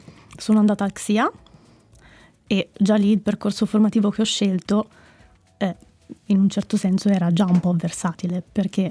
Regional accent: Grisons, Switzerland; accent: Florentine; moved away as an adult; also born or lived in Florence; Io sono mesolcinese, cresciuta, ho fatto le elementari, le medie e poi sono andata a studiare a Firenze ai 18 anni e il mio accento si è evoluto

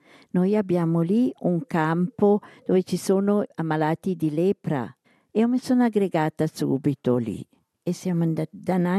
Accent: Schaffhausen, Switzerland; born there; Sono nata a Schaffhausen nel 1927.

